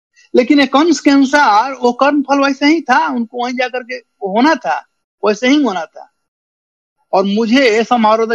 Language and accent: Hindi; Bihar, India; हमारे यहाँ बिहार में जब जाड़ा का दिन होता है ना